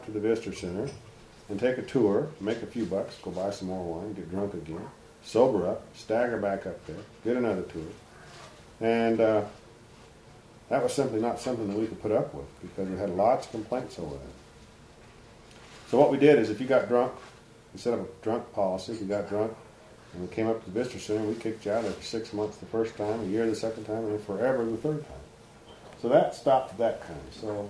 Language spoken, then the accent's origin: English; Cortez, Colorado, United States; Also, I'd be glad to talk to you about, I grew up here in Cortez, the way we treated the local Indian population, which is the Utes